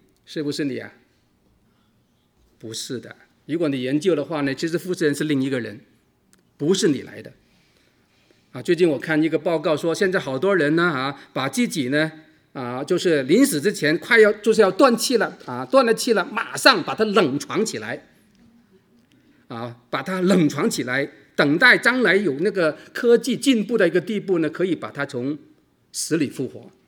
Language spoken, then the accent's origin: Chinese; Guangdong, China; 我们广东人呢叫做一讲到死字呢就用广东话叫大吉利是